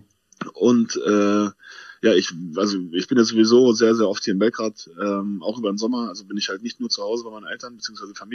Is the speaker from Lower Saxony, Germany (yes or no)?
no; Wittlich, Rhineland-Palatinate, Germany; in Wittlich und halt mit Umgebung drumherum, mit Tante, Oma, Großeltern, wie auch immer. War wie gesagt zu Hause